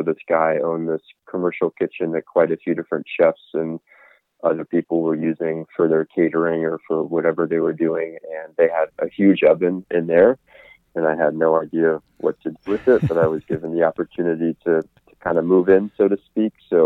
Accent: Redondo Beach, California, United States; where I grew up in Redondo Beach was just an incredible kind of a cultural hot pot of different people.

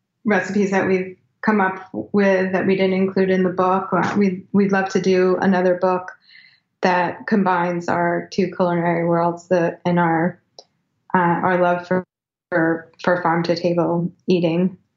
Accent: New York, United States; now in Brattleboro, United States; I'm from New York, and I always wanted to see what it was like to live in a smaller place

